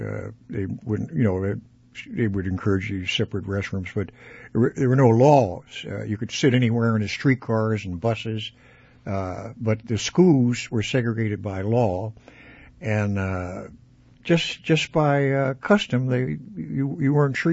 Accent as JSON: {"language": "English", "town": "St. Louis", "region": "Missouri", "country": "United States", "tie": "born or raised there", "said": "Well, I grew up right here in St. Louis, yeah."}